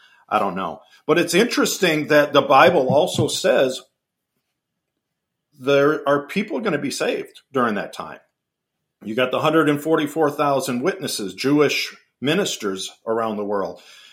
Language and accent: English; Canada; I'm a Canadian